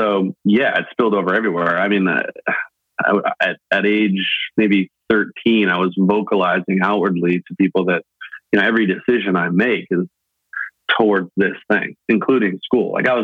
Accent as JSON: {"language": "English", "town": "Los Angeles", "region": "California", "country": "United States", "said": "I'm from Los Angeles, but more or less."}